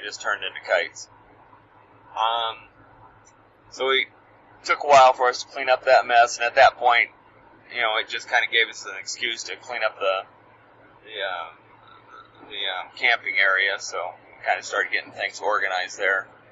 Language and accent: English; Missouri, United States; I mean, I come from Missouri